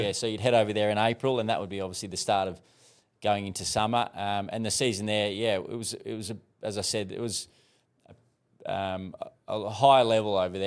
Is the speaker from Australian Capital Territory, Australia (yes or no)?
no; Scone, New South Wales, Australia; growing up in Scone, you're surrounded by the studs, and you're pretty aware of it.